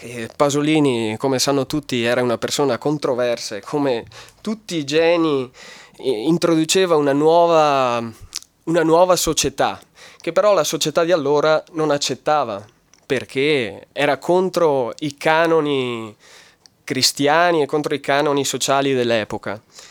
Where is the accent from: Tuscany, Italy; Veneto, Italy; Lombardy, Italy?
Veneto, Italy; Lamon; Io vengo da Lamon.